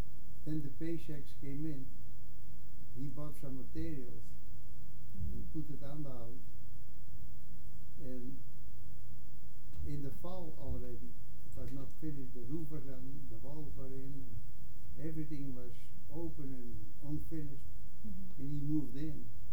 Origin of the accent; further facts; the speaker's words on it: Netherlands; English is a second language; moved away; I came from Holland.